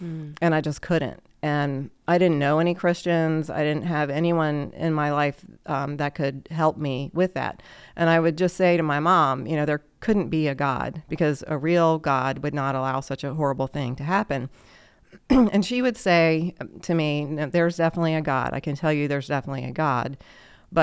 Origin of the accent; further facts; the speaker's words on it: Rockville, Maryland, United States; I'm from Maryland. I grew up in Rockville.